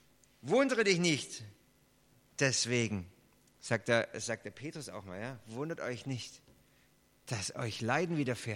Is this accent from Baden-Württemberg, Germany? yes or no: yes; Baden-Württemberg, Germany; Ich komme ja aus Schwaben und da gibt es so einen Witz bei uns.